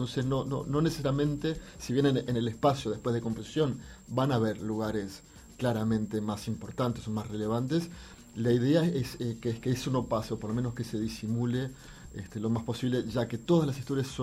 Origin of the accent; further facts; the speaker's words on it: Uruguay; also born or lived in France / Venezuela / Argentina; Yo llego a Uruguay con 15 años, y cuando llego a Uruguay es cuando decido que soy uruguayo. O sea, si bien mis padres son uruguayos, yo nací en Francia, viví en Venezuela, viví en Argentina, en ese primer periodo, ¿no? En la década de los 80, 70 y 80